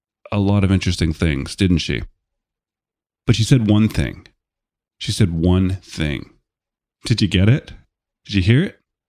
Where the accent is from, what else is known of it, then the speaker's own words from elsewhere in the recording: Canada; being a Canadian myself